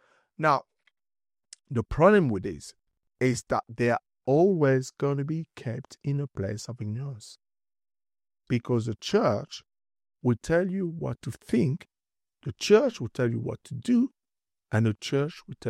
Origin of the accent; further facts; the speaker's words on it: Paris, Île-de-France, France; Obviously, I'm from France, for those who don't know. I just grew up in Paris and so on.